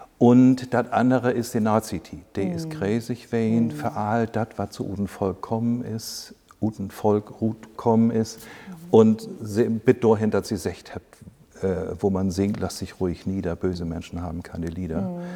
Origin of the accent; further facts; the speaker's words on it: Stelle, Lower Saxony, Germany; born there; now in Winsen, Germany; Ich bin in Stell geboren, also in Landkreis Horbach. Bin auch nicht so weit gekommen in mein Leben.